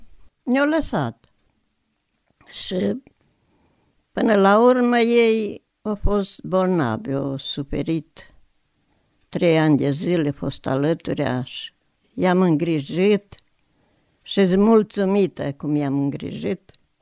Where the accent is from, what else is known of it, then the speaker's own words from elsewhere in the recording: Lemniu, Sălaj County, Romania; born there; M-am născut în 1930, în Lemniu, comuna Letca. Am fost 5 fete.